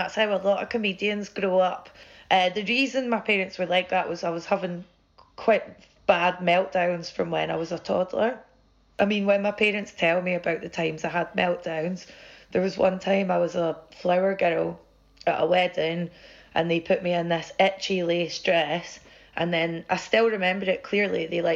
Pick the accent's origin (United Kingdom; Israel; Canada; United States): United Kingdom; Scotland; where I grew up in Scotland, the central belt where I'm from, I think it was a lot of people moved over from Donegal and Northern Ireland